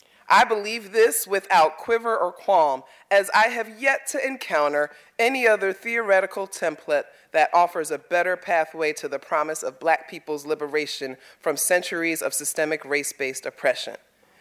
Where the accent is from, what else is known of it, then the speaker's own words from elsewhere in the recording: Bronx, New York, United States; now in Philadelphia, United States; As I said, I am from the Boogie Down Bronx. I am a hood girl through and through. When I moved here, I moved to North Philly, 18th and Susquehanna.